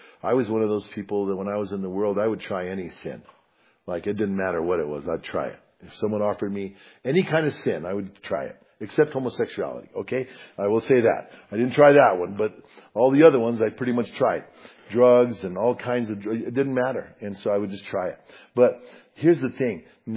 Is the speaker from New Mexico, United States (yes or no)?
yes; Bernalillo, New Mexico, United States; there was giant fields of alfalfa fields all around where I lived, where I grew up in Bernalillo.